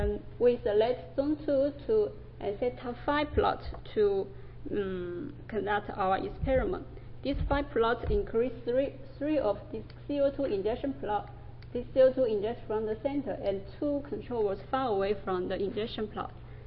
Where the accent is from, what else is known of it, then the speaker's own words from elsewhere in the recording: China; English is a second language; from Kyung University and a PhD student in here, and but actually I'm Chinese.